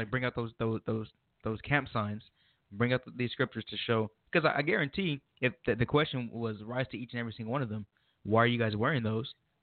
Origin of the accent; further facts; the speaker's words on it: Phoenix, Arizona, United States; Because growing up here in Phoenix, I grew up around Issachar